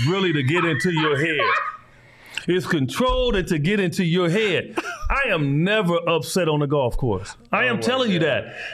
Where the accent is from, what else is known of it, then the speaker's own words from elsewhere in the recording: Chicago, Illinois, United States; Man, do you know I grew up in Chicago? I was worried about dudes walking around with guns.